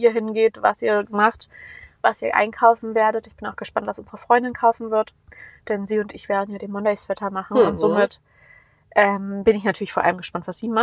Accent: Berlin, Germany; ich bin in Berlin geboren und quasi aufgewachsen

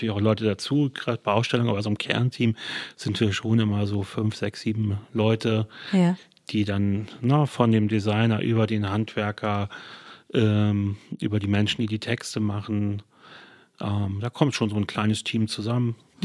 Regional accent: Lübeck, Schleswig-Holstein, Germany; also born or lived in Hamburg; Ich komme aus Lübeck ursprünglich, aber habe ganz viele Jahre in Hamburg gelebt und wohne jetzt an der Grenze zu Hamburg, praktisch wieder in Schleswig-Holstein, aber ich fühle mich als Hamburger ja.

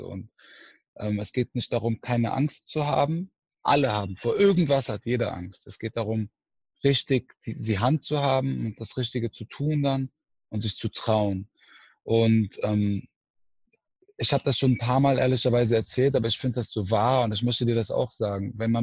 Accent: Aachen, North Rhine-Westphalia, Germany; Ich bin aus Aachen, ich bin ein Fan von all denen.

